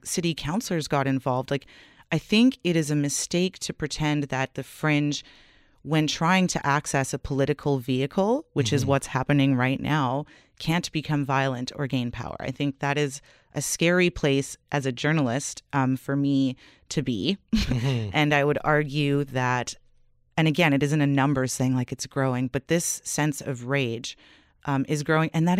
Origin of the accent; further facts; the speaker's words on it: Canada; yes, of course, we're Canadian and we have it good